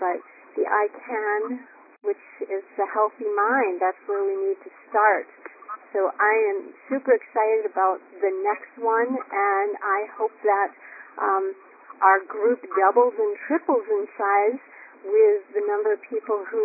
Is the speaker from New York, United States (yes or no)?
no; New Hampshire, United States; I'm from New Hampshire